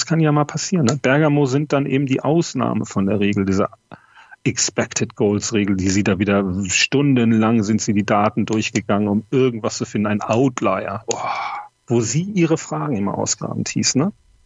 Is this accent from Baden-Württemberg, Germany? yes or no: no; Bad Oeynhausen, North Rhine-Westphalia, Germany; Bei uns in Bad Oeynhausen sagt man das so.